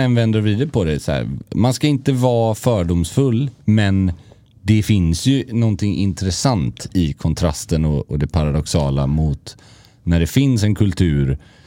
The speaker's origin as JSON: {"language": "Swedish", "country": "Sweden", "said": "vi vill så gärna som svenskar mötas i en kram"}